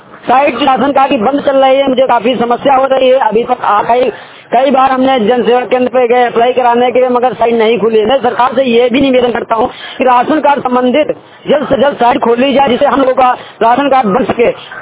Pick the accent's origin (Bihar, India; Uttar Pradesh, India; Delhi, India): Uttar Pradesh, India; Jarua; मैं ग्राम पंचायत जरुआ का रहने वाला हूँ, विकासखंड कुथावा, जनपद हरदोई है।